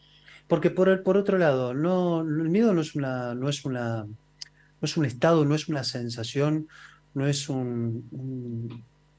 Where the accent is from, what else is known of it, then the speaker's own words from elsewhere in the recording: Buenos Aires, Argentina; la ciudad de Buenos Aires, ciudad a la cual amo y que, por supuesto, me siento absolutamente porteño.